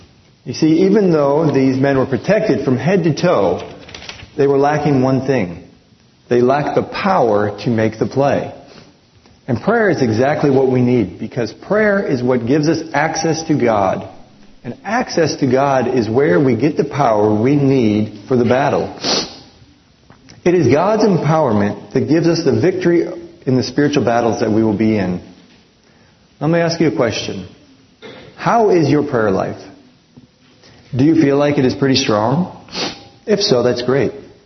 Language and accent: English; United States; You know, I grew up in America, and so, of course, I watched a lot of football when I was growing up.